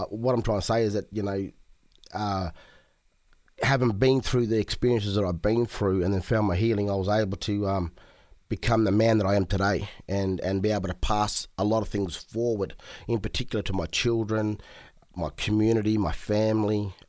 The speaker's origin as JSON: {"language": "English", "town": "Murray Bridge", "region": "South Australia", "country": "Australia", "tie": "born or raised there", "said": "So I'm from the Lower Murray, and so I grew up in Taylor Bend Murray Bridge on the River Murray, and I'm from Raukan, and I currently live on an Aboriginal community called Raukan in South Australia."}